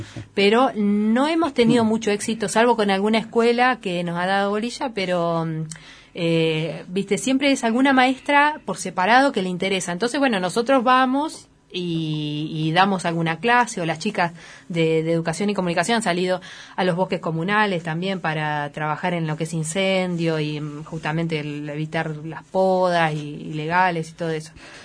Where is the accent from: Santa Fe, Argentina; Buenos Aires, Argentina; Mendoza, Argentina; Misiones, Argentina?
Buenos Aires, Argentina; now in Esquel, Argentina; Mira, yo soy de Buenos Aires y, bueno, terminé mi estudio académico.